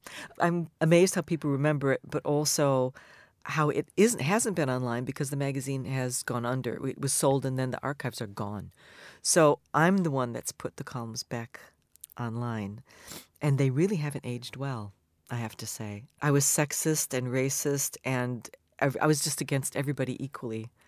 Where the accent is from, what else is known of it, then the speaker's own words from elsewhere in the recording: England, United Kingdom; now in United States; I have been living here a long time. So despite the just-got-off-the-boat accent, I have been here a long time. So culturally, I'm English, and I sound American.